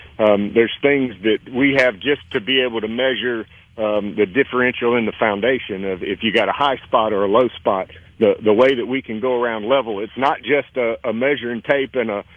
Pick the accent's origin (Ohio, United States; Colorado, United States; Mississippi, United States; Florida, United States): Mississippi, United States; You know, I was born and raised right here in Central Mississippi